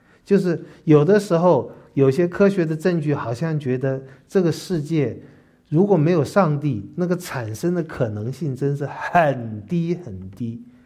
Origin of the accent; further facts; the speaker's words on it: China; 我们中国人经验的苦也不算太少了。